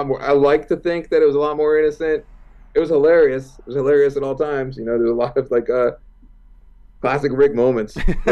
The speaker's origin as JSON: {"language": "English", "town": "Toronto", "region": "Ontario", "country": "Canada", "tie": "born or raised there", "said": "I grew up in Toronto."}